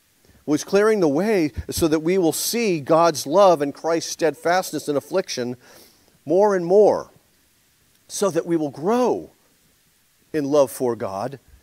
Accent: New England, United States; I grew up in New England. We had a garden.

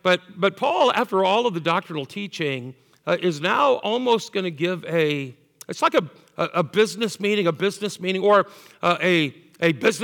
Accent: Fort Madison, Iowa, United States; It reminds me of my hometown that I grew up in Fort Madison, Iowa.

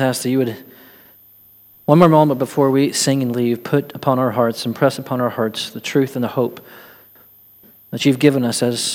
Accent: Texas, United States; accent: East Texas; mostly because she thought my East Texas accent was funny.

